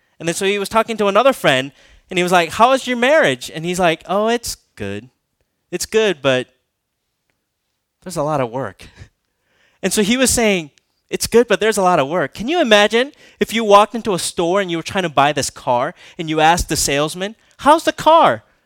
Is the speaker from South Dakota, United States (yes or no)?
no; Minnesota, United States; You guys know that I grew up in Minnesota, so.